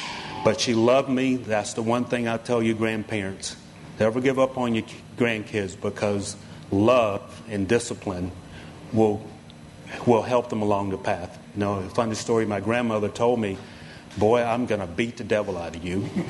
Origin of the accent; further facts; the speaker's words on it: Rocky Mount, North Carolina, United States; Growing up in Rocky Mount, in the projects, in the Armstrong Project, little black boy with no future.